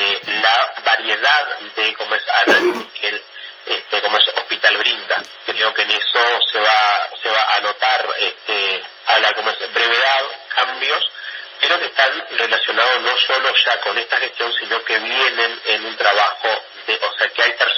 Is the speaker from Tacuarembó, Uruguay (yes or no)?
yes; Tacuarembó, Uruguay; Yo soy oriundo de, como es, Tacuarembó ciudad. O sea, nací en Tacuarembó, como es rural, digo, pero hace años que vivo en la ciudad de, como es, Tacuarembó.